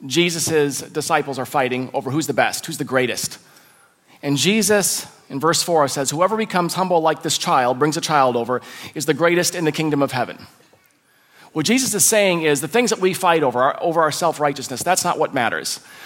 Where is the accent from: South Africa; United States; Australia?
Australia; Someone called me a Kiwi and I'm from Australia.